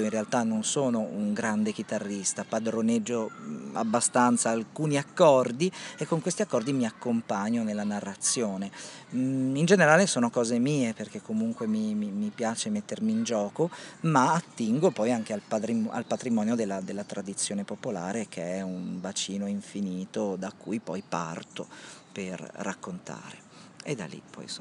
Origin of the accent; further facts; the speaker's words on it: Campania, Italy; io vengo dalla provincia di Salerno, dove la mia famiglia è nata e cresciuta, e anch'io sono nato lì, i miei nonni erano dei contadini